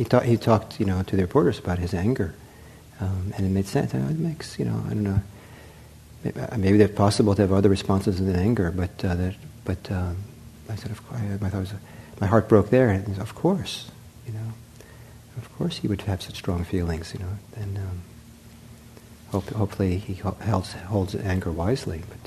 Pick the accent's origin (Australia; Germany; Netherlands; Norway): Norway; also born or lived in United States; So I'm originally from Norway, so in 1974 I went back to Norway, 1975 I think.